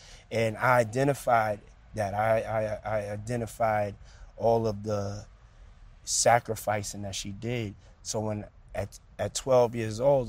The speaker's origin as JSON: {"language": "English", "town": "Harlem", "region": "New York", "country": "United States", "tie": "born or raised there", "said": "yeah, I was raised in Harlem. My father was killed when I was 2, almost 3 years old."}